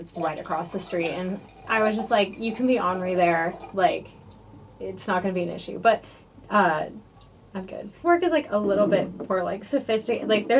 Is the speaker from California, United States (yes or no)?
no; Oregon, United States; I met the owner of a bar from, like, my hometown in Oregon.